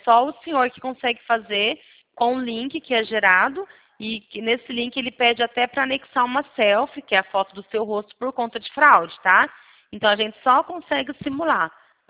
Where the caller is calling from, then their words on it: Presidente Prudente, São Paulo, Brazil; eu falo aqui da central do C6, é Presidente Prudente, São Paulo